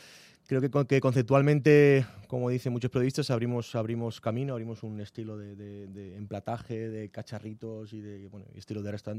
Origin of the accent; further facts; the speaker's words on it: Águilas, Region of Murcia, Spain; also born or lived in Thailand; de mi pueblo natal, que era, bueno, más que natal, yo no soy natal, pero es Águilas, Murcia, uh-huh. ¿Vale? Y luego de mis viajes en Tailandia, mi vida en Tailandia.